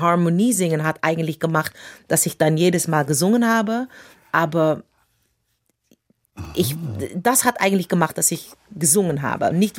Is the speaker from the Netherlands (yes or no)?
yes; Amsterdam, North Holland, Netherlands; German is a second language; Ich bin aufgewachsen in Amsterdam Südost. Und das ist ein Teil von Amsterdam, das eigentlich sehr, sehr, sehr, sehr, sehr multikulturell ist.